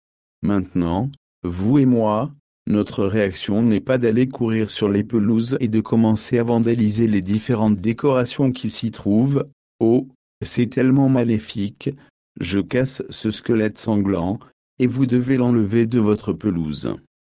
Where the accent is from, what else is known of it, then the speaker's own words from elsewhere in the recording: South Africa; Quand nous avons grandi en Afrique du Sud, je n'ai jamais vraiment.